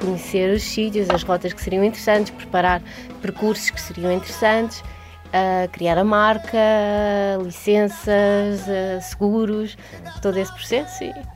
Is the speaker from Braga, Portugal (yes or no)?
no; Lisbon, Portugal; now in Caminha, Portugal; Nós somos de Lisboa. Vínhamos sempre de férias para Caminha, já há anos tínhamos cá uma casa e apaixonámos-nos por Caminha. E surgiu esta ideia, começámos a pensar em sair de Lisboa